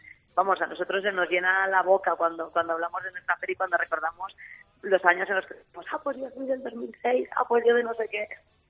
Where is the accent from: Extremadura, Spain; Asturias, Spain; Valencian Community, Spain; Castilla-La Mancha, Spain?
Castilla-La Mancha, Spain; Albacete; todos los que somos de Albacete o los que hemos vivido la feria alguna vez